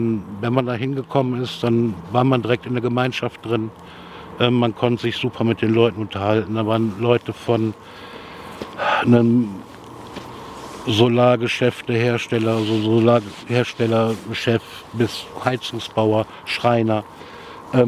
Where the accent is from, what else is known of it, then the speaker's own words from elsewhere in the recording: Jülich, North Rhine-Westphalia, Germany; ich komme aus Jülich, gebürtiger Jülicher